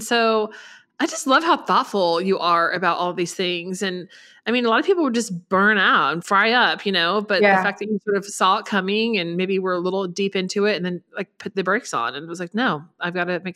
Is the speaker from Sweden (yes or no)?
no; Indiana, United States; It's just, it reminded me, I grew up in Indiana. And so I saw that and I was like, this is just like the Midwest, like through and through.